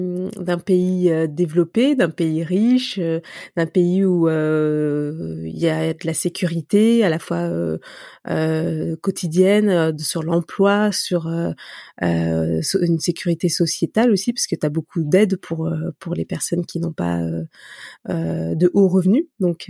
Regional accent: Élancourt, Île-de-France, France; J'ai grandi dans les Yvelines, okay. À Élancourt, très précisément.

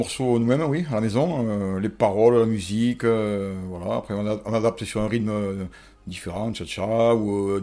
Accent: Albi, Occitanie, France; Et moi, du Tarn, du sud-ouest, Albi.

